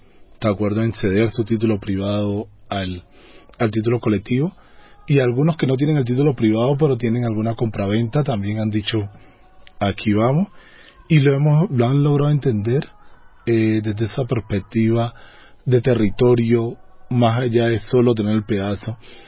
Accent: Buenaventura, Valle del Cauca, Colombia; born there; aunque soy negro, pero soy negro de la ciudad. Yo nací en Buenaventura. Zona urbana de Buenaventura, aunque era un barrio muy popular

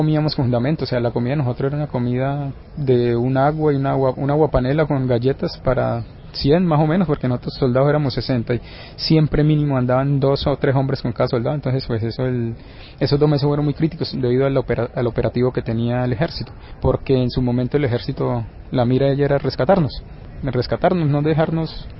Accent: San José del Fragua, Caquetá, Colombia; al Caquetá, el cual era zona donde yo conocía, porque yo soy de San José del Fragua

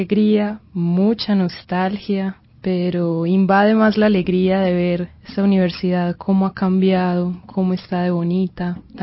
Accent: Medellín, Antioquia, Colombia; born there; yo nací en Medellín y no tenía un contacto muy directo con el campo

